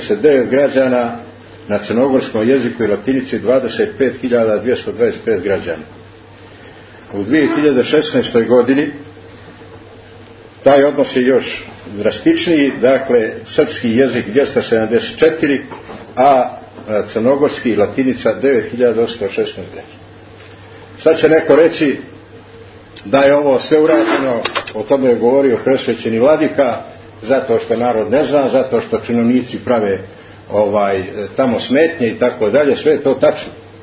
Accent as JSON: {"language": "Serbian", "country": "Serbia", "said": "I u ostalom se ja legitimišem svaki put da sam ja Srbin"}